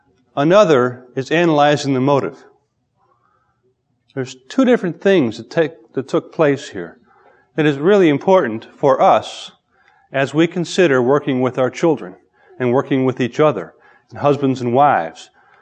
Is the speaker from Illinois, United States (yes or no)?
yes; Chicago, Illinois, United States; I grew up in the South Side, inner city, Chicago.